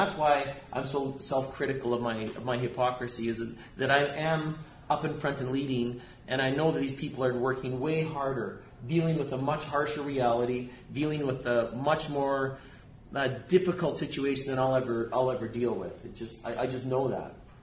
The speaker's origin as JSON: {"language": "English", "region": "Alberta", "country": "Canada", "said": "I'm a cowboy from Central Alberta"}